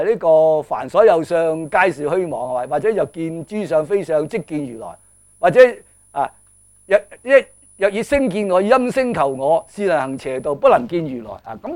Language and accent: Cantonese; China; 即系话是因为我们中国人不是很了解的空义